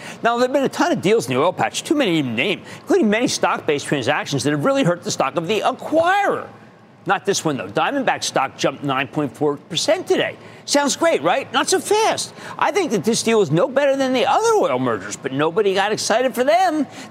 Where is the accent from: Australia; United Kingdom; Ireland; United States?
United States; New Jersey; born or raised there